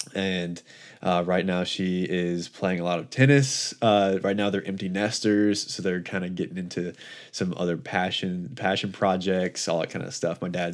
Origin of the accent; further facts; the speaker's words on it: Mountain Brook, Alabama, United States; So I actually grew up in Mountain Brook. I went to Brookwood Forest Elementary, went through the junior high before all the renovations, the high school before all the renovations, graduated in 2019.